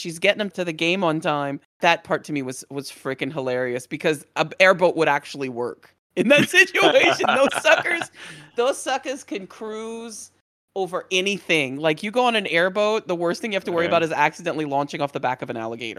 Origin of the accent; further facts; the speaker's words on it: Louisiana, United States; I won't say unique to Cajun culture, but it's definitely something that we as a people pri